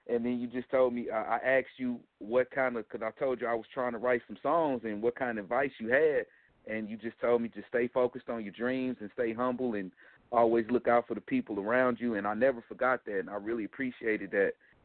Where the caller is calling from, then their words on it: St. Louis, Missouri, United States; I'm calling from St. Louis.